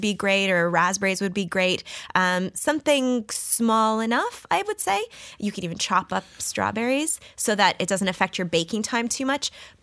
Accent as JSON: {"language": "English", "country": "Canada", "said": "I'm from Canada, just to be clear."}